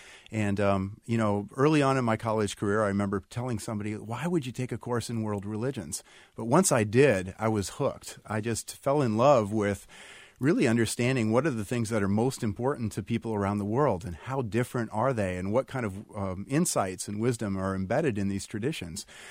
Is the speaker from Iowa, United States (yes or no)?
yes; Iowa, United States; anything I'd ever experienced from growing up in Iowa or going to college in Michigan